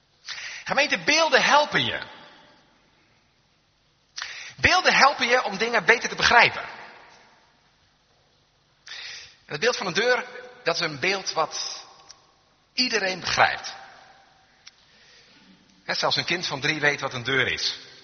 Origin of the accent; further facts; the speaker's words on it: Scherpenzeel, Gelderland, Netherlands; in de omgeving waar ik ben opgegroeid, Gelderse Vallei, kom je die regelmatig tegen. Bij ons aan de rand van het dorp in Scherpenzeel stond een schaapskooi.